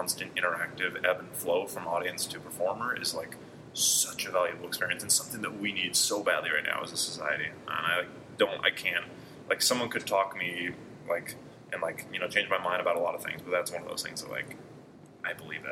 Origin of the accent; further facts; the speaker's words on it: Santa Barbara, California, United States; So, I'm from Santa Barbara, California. Ways away. And, yeah, that's where I grew up, in beautiful sunshine. And then, for some reason, I made my way out here for college.